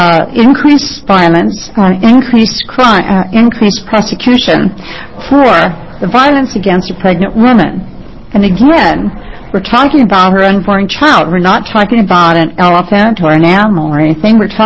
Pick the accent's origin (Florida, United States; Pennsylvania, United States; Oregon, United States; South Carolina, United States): Oregon, United States; Grants Pass; I'm from Grants Pass, Oregon.